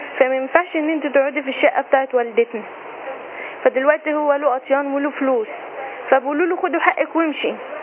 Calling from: Mansoura, Dakahlia, Egypt; أنا الحال من المنصورة.

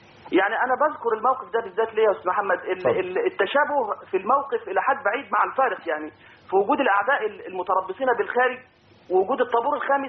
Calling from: Dakahlia, Egypt; انا بتكلم من الدقهلية

